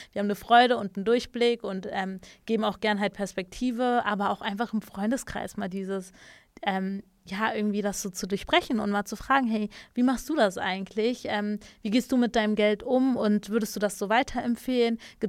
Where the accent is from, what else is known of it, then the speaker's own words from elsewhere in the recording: Berlin, Germany; ich bin ja Berlinerin, Großstadt